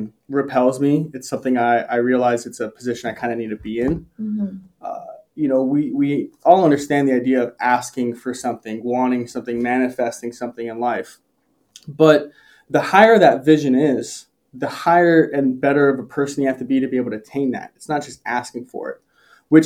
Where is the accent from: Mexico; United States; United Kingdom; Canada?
United States; I grew up first generation in the United States. So my dad ran away from Poland in 1987.